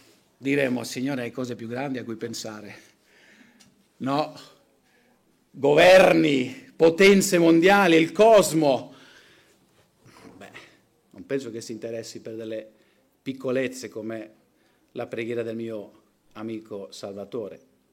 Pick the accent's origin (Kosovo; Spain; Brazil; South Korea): Spain; Io sono nato e cresciuto in Spagna